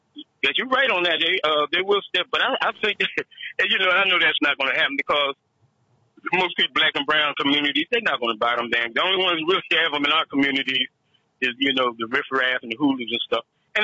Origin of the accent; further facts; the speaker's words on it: Philadelphia, Pennsylvania, United States; now I'm from the streets. I'm from Philadelphia.